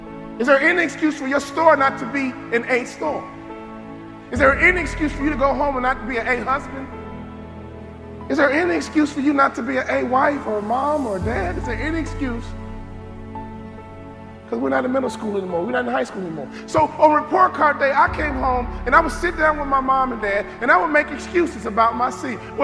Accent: Chicago, Illinois, United States; I'm from Chicago. I've never been to a thug retirement party.

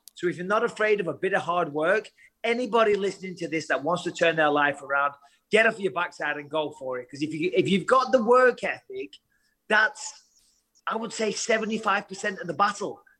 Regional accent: Clitheroe, North West England, United Kingdom; trust me, I'm from Clitheroe.

